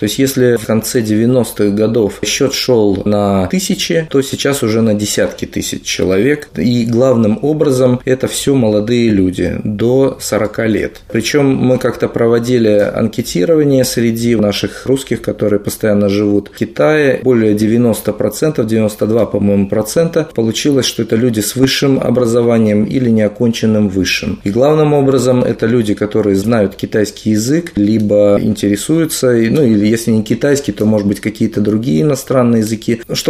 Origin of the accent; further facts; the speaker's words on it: Vladivostok, Primorsky Krai, Russia; я вот не так часто здесь бываю, к сожалению, хотя сам родом из Владивостока